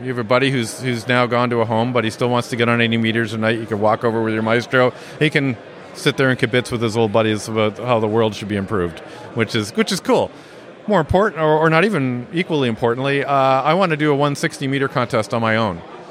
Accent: Canada; So for my remote station in north of Toronto, because I'm a Canadian

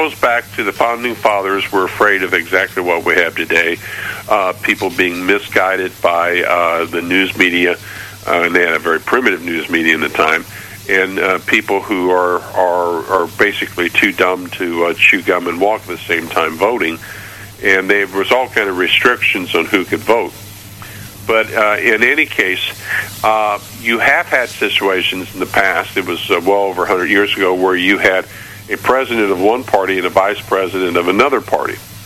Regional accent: Indiana, United States; Mike Pence, who's governor of my home state, he has thousands at his rallies

